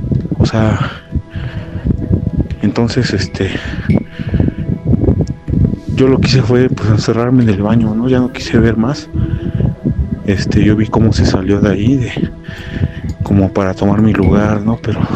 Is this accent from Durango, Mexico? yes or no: no; Tlalpan, Mexico City, Mexico; Soy de aquí de Tlalpan, en la colonia Hidalgo.